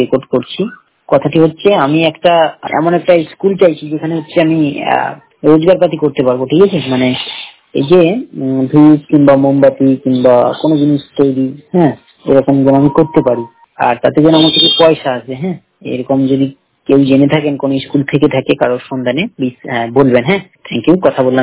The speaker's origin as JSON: {"language": "Bangla", "town": "Nandipur", "region": "West Bengal", "country": "India", "tie": "born or raised there", "said": "আমার বাড়ি পূর্ব মেদিনীপুরে নন্দীপুর।"}